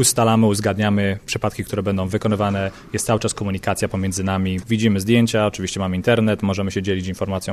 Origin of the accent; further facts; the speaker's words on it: Poznań, Greater Poland Voivodeship, Poland; ja jestem z Poznania. Jest to dla mnie ważne, że mogę, jako osoba, która w jakiś sposób tu się wychowała, prawda, w jakiś sposób tu się wykształciła